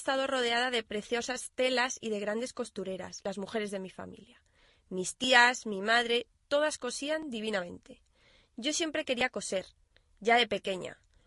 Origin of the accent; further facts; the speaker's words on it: Canary Islands, Spain; Para mí, que soy canaria y que quería trabajar en mi tierra, las Islas Canarias